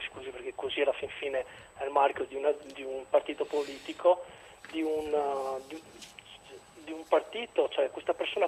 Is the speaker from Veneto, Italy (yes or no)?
yes; Camponogara, Veneto, Italy; Io sono di Campo Nogara.